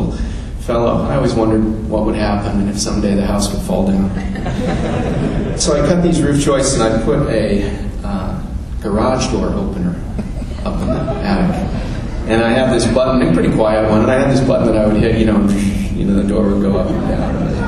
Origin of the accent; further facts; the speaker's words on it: San Diego, California, United States; And so, I grew up in San Diego, and so I would be in the attic